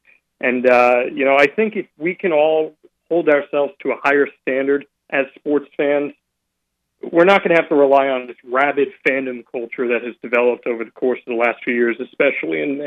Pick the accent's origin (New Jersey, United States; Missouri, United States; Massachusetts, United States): New Jersey, United States; also born or lived in Connecticut; now in Maine, United States; I grew up in New Jersey. I lived in Connecticut. I worked in New York City.